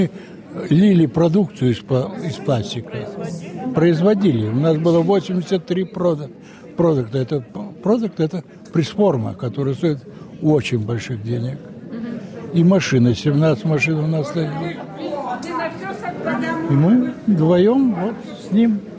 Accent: Babruysk, Mogilev Region, Belarus; moved away; Мы из Бобруйска приехали.

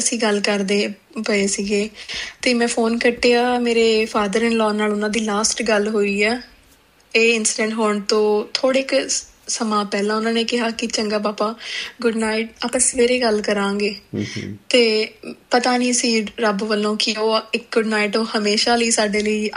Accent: Chandigarh, India; ਮੈਂ ਚੰਡੀਗੜ੍ਹ ਤੋਂ ਬਿਲੋਂਗ ਕਰਦੀ ਹਾਂ।

